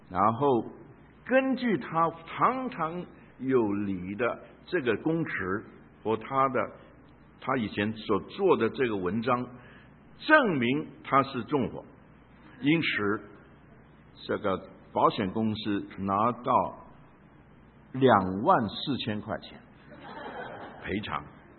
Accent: Guangdong, China; now in United States; 我的背景、我的原生家庭，我是广东人，所以很多事情呢都是从我的学校，我也读过共产党学校，也接受过很多共产主义

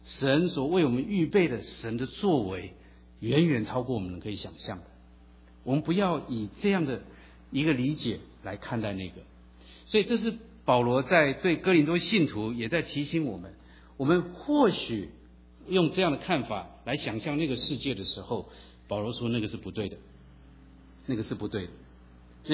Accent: Taiwan; 在国内最近越来越多，我从小在台湾长大，看到的是可以说不计其数。

